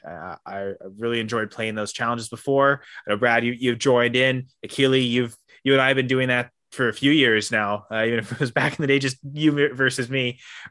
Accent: Canada

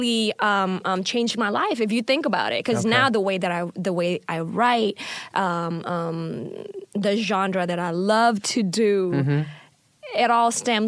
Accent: Indonesia; I am from Indonesia.

